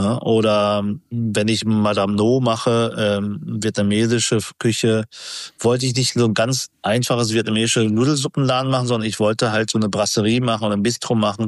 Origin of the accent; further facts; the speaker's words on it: Germany; Ich bin ja hier aufgewachsen als Vietnamese, chinesischer Herkunft mit Japanologie-Studium und japanischen Restaurant-Erfahrung.